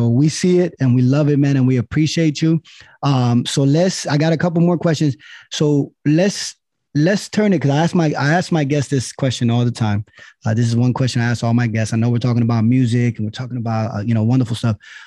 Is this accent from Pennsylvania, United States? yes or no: yes; Allentown, Pennsylvania, United States; talking to the kids about my life growing up in Allentown, the struggles, you know, my parents coming here for a better life